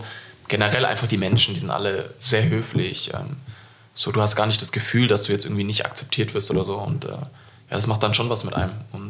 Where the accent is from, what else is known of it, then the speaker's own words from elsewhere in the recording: Munich, Bavaria, Germany; now in St. Gallen, Switzerland; Ich bin ja nah von wo ich herkomme, aus München. Meine Familie ist ja nah